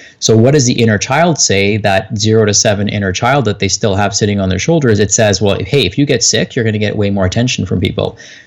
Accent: Toronto, Ontario, Canada; my parents were immigrants, and, you know, I was born here I was born in Toronto, and we grew up in true scarcity

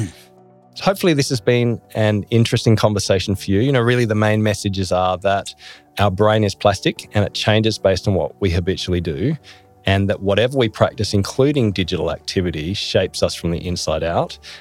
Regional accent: Tasmania, Australia; our partner from my home state of Tasmania.

